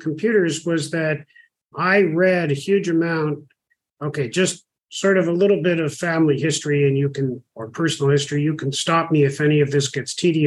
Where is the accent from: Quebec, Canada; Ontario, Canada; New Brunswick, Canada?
Ontario, Canada; Toronto; moved away as an adult; also born or lived in Israel; now in United States; I was born in Israel in 1952, 4 years after the country became a country. I moved my family to Toronto when I was 2.5 years old. I was already in charge by then. And so I grew up in Toronto.